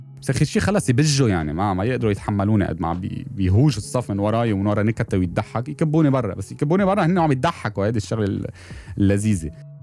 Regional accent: Lebanon; وكتير كنت افتخر سافر ومثل لبنان, كنت كتير كتير انبسط مثل لبنان, انه انا من لبنان

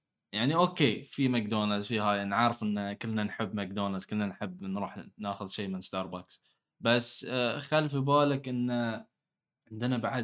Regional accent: Bahrain; يعني أنا كبحريني جدا جدا فخور بأخواننا الإماراتيين

